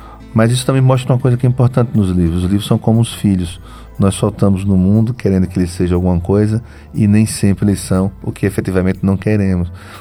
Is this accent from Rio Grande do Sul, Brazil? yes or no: no; Propriá, Sergipe, Brazil; Eu sou de Propriá